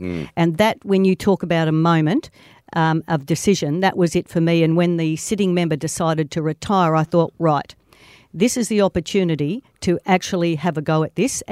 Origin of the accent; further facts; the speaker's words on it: Brunswick Junction, Western Australia, Australia; And essentially, I was raised in Brunswick Junction. So there you had a tiny community with no government services or supports.